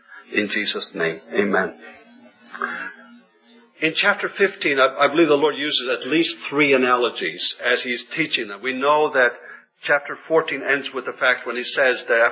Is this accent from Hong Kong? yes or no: no; Faroe Islands; moved away; I'm not a native of this country. I was born and raised in the Faroe Islands.